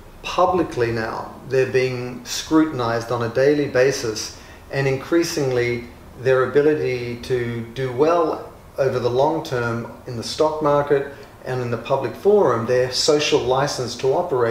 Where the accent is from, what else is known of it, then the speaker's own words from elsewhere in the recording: Australia; For example, I'm an Australian. And I grew up in the water, I'm a surfer